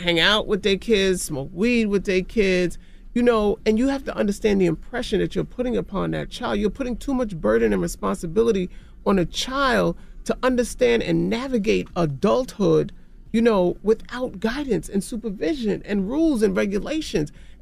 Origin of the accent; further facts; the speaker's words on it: Queens, New York, United States; I'm from Jamaica, Queens.